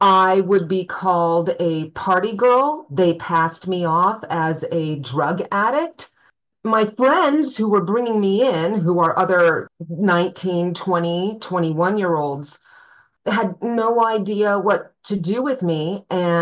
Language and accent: English; Tucson, Arizona, United States; Tucson is definitely my hometown. I did move away and come back, lived overseas for a few stints, did graduate school elsewhere for a time.